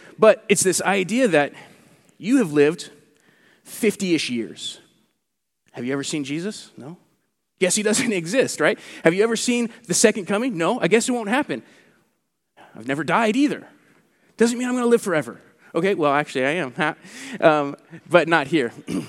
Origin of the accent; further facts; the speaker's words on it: Anderson, California, United States; And we're talking through, and I come from Anderson, California